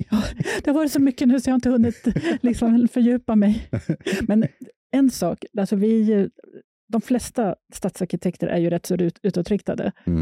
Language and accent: Swedish; Gävle, Gävleborg County, Sweden; jag växte upp i Gävle och jag visste egentligen inte så mycket vad en arkitekt var.